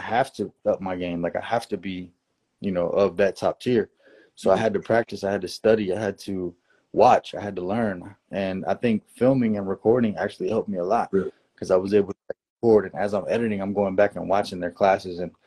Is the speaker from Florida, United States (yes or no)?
yes; Jacksonville, Florida, United States; also born or lived in Kissimmee / Dalton, Georgia; Yes, I was born in Kissimmee, Florida. Grew up for some time in Dalton, Georgia.